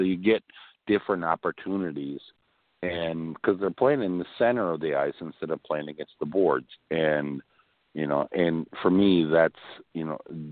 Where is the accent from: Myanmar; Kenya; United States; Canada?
United States; Duluth, Minnesota; Well, I grew up in Duluth. And, you know, just north of Duluth. I grew up in unorganized territory number 2 of Lake County.